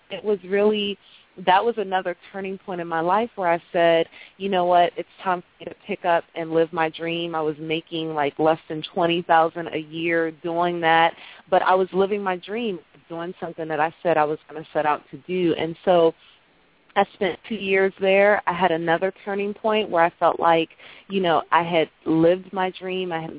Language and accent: English; Maryland, United States; I was living in New York at the time, and, you know, I was originally from Maryland, and I made a decision that was kind of scary for me, was to go back home